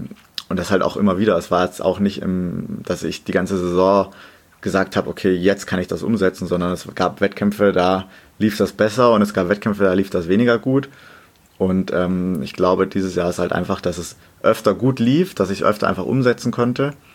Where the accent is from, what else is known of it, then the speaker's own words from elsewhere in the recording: Germany; ich spreche auch kein Türkisch. Deshalb, also Heimat ist für mich auf jeden Fall Deutschland. Ich identifiziere mich auch als Deutscher und in die Türkei habe ich halt nur familiäre Verbindungen. Aber ansonsten ist für mich ganz klar Deutschland meine Heimat.